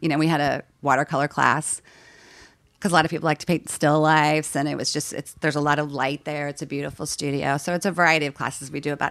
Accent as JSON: {"language": "English", "region": "Virginia", "country": "United States", "said": "Yeah, I'm from Virginia, kind of. My dad was in the military. We lived a bunch of places."}